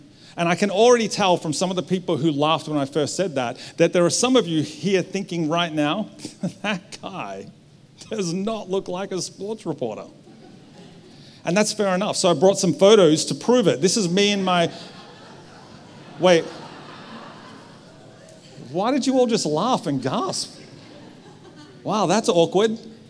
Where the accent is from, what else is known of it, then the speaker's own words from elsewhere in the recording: Victoria, Australia; now in Sunshine Coast, Australia; We returned back to Australia about 3 years ago, and while we're originally from Victoria, we decided to move up to the Sunshine Coast because they told us it was a really dry, nice, sunny environment.